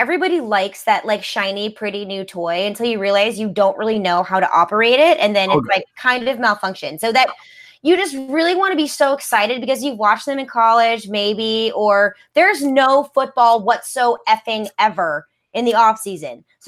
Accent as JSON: {"language": "English", "town": "St. Louis", "region": "Missouri", "country": "United States", "said": "okay, so I'm from St. Louis, Missouri."}